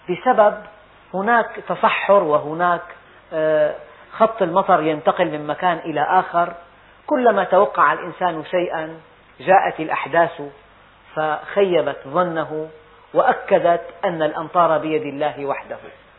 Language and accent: Arabic; Damascus, Damascus Governorate, Syria; يعني بلدنا دمشق معدل أمطارها السنوي معدل يسير، 150 ملم.